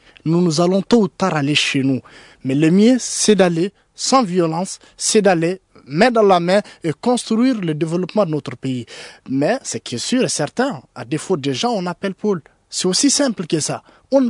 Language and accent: French; Kidal, Mali; Moi, je suis né et grandi à Kidal. Je suis de Kidal